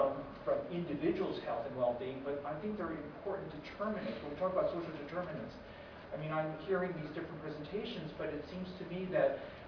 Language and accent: English; Oregon, United States; Well, I come from Oregon.